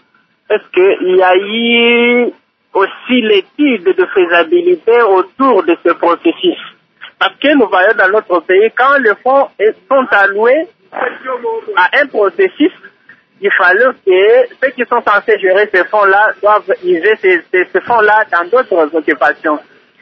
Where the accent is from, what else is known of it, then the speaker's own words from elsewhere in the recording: DR Congo; chez nous en République démocratique du Congo